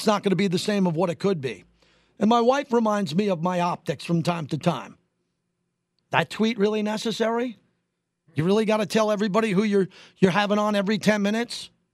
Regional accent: New York, United States; also born or lived in Los Angeles; And I grew up in New York. I've been to the Hamptons. I lived in L.A.

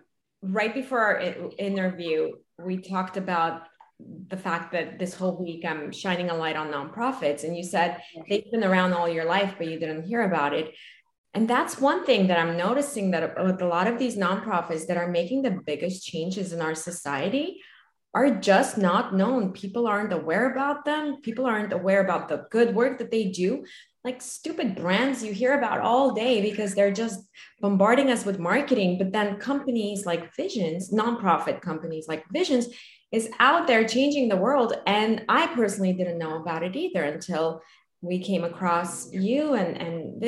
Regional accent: Armenia; moved away; I came from Armenia as an immigrant myself. And I escaped the Soviet Union.

